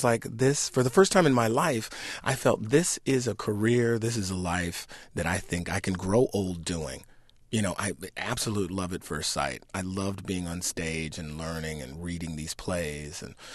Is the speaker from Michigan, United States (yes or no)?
yes; Detroit, Michigan, United States; In Detroit, we grew up in the Boston Edison area, these big, beautiful homes.